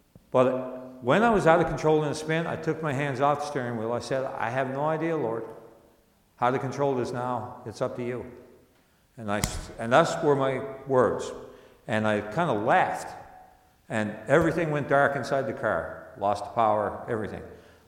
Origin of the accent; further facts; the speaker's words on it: St. John's, Newfoundland and Labrador, Canada; I said, I am. I'm from St. John's, 6.5 hours away.